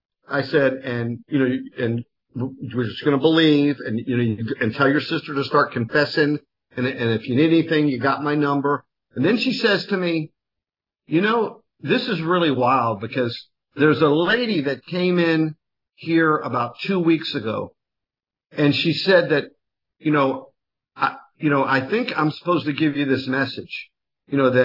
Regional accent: Miami, Florida, United States; Cause I grew up down in Miami

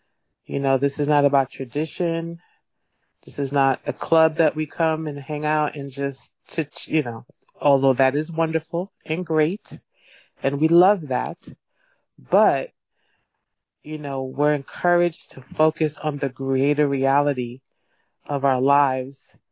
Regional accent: New York City, New York, United States; And I'm not from here. I'm from New York City.

